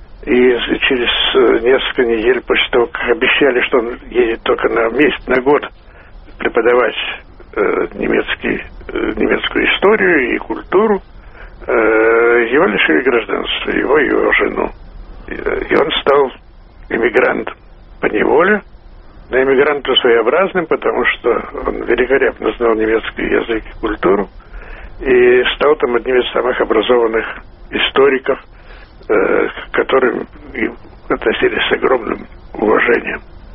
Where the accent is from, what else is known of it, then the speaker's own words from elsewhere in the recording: Kyiv, Ukraine; now in Moscow, Russia; я приехал в Сокольники из Киева. Я школу кончал в Киеве, немецкую, потом учился на рафаке, потом приехал в Москву